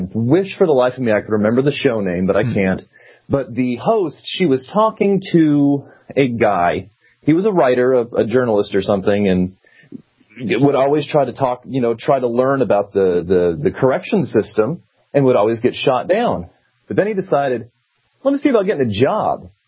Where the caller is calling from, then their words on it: Ohio, United States; I'm up in Ohio.